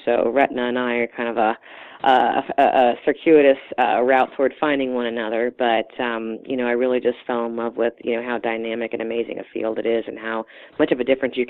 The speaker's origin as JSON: {"language": "English", "region": "Maryland", "country": "United States", "said": "I am originally from Maryland, and my Hopkins has been my first and only faculty job thus far. And my husband and his family are from Baltimore."}